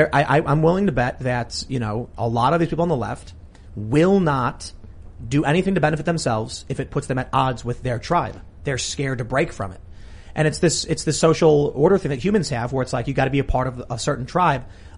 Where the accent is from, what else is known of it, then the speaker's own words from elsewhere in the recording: Chicago, Illinois, United States; there's a lot of people, like growing up in mm-hmm. Chicago